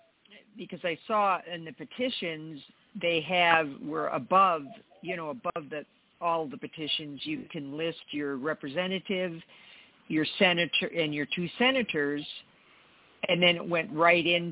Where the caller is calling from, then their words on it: Arizona, United States; I'm calling from Arizona.